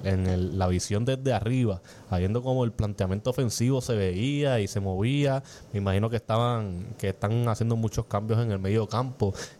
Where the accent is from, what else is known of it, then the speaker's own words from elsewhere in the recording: Caguas, Puerto Rico; Obviamente soy de Caguas, no tengo que decir a quién le voy.